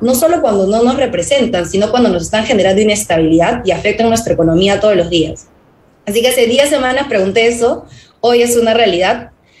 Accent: Peru; demostrarle no solo al país, sino al mundo, de lo que somos capaces los peruanos.

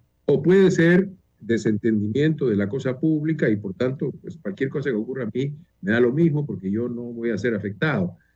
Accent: Arequipa, Peru; para Arequipa, mi tierra, tanto que la necesita.

